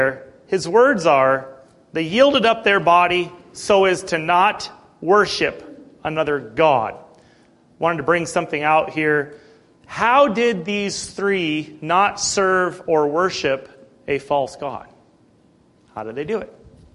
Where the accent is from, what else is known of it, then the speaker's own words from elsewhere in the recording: United States; Mostly because we're American and we can have anything we want.